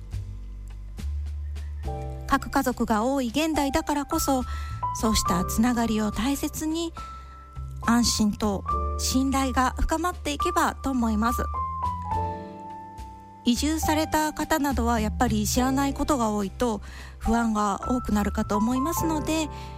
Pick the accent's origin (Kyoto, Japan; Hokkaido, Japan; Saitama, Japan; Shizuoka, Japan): Kyoto, Japan; Maizuru; 私はずっとこの舞鶴で生まれ育って